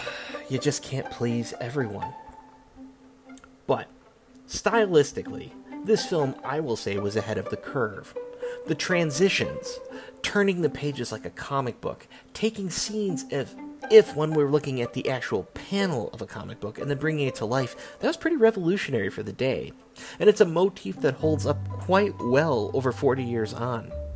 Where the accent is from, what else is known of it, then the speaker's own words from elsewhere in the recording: Chicago, Illinois, United States; and hey, I'll say it again, I grew up with them in Chicago, so you go after what you know.